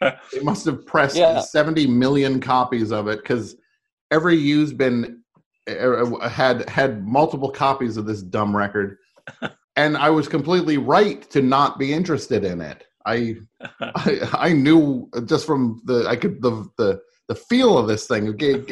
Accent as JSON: {"language": "English", "region": "Louisiana", "country": "United States", "tie": "born or raised there", "said": "It's just, I grew up in Louisiana"}